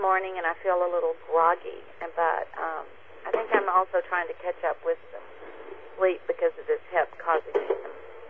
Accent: Horseshoe Bay, Texas, United States; from Horseshoe Bay, Texas, and I have 8.

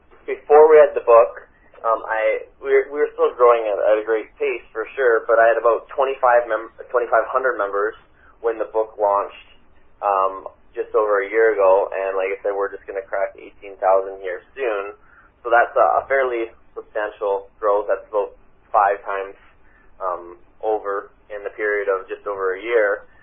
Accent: Canada; I also realized that I'm a Canadian up here

